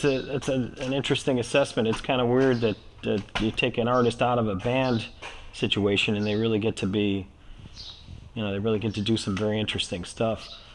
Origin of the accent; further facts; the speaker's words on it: Rochester, New York, United States; I said, man … I grew up in Rochester. How would I not want to interview … ? I mean, in this city, we've always loved you.